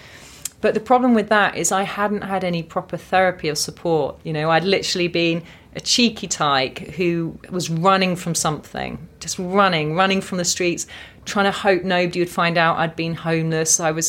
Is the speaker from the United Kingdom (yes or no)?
yes; Watford, East of England, United Kingdom; I'm a Watford girl. I need to embrace that.